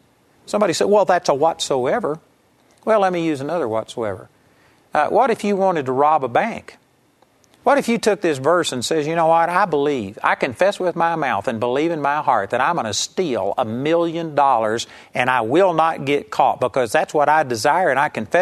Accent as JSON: {"language": "English", "town": "Arlington", "region": "Texas", "country": "United States", "tie": "born or raised there", "said": "I grew up in Arlington, Texas, and when we first got really turned on to the faith movement"}